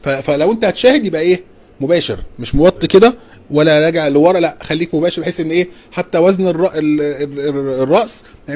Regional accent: Egypt; طبعا أسبابها عندنا في مصر وفي كثير من البلاد

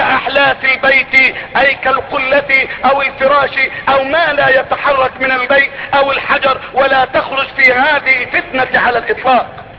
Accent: Egypt; بلدتنا مصر

